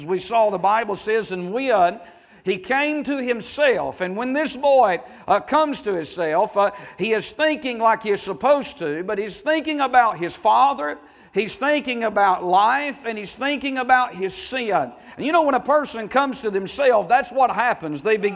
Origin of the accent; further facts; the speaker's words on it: the South, United States; born there; Hey, I'm thankful I was born in the South. Amen. And I'm not against those born in the North. I'm just telling you, I thank God I was born in the South.